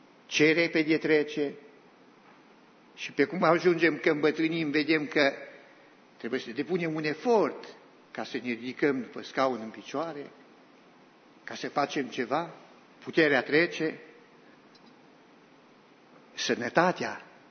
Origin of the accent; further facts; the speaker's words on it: Romania; now in Australia; Noi suntem români, dar suntem în Australia. Și pentru că suntem în Australia, noi deja recunoaștem că suntem străini. Adică suntem imigranți. Noi am plecat din țara noastră, am ajuns într-o altă țară